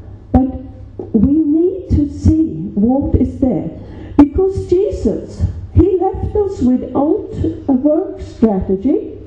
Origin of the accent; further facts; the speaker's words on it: Norway; excuse me for being a European. I'm from Norway.